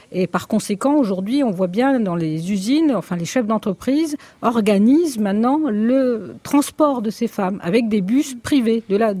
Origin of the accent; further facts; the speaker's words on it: Puducherry, India; je suis originaire de Pondichéry aussi.